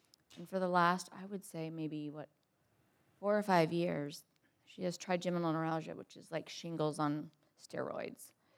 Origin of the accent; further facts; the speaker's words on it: United States; I'm from America.